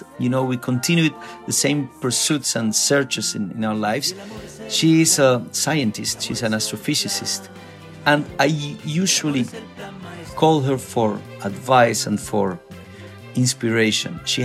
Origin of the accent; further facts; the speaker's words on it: Uruguay; I have this cousin of mine, which we grew up together in Uruguay.